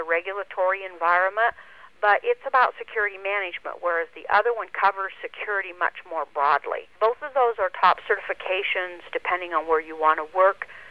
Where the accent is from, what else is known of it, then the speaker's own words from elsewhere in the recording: Alliance, Ohio, United States; now in Arizona, United States; I was born in Alliance, Ohio. It hasn't changed much over the years, but I'm from Alliance, Ohio, and it was an industrial town.